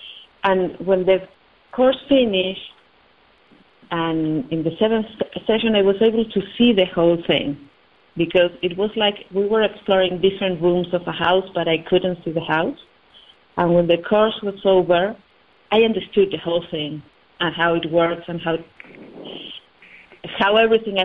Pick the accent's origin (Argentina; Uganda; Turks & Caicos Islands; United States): Argentina; I am from Argentina. It's a long way from where you are.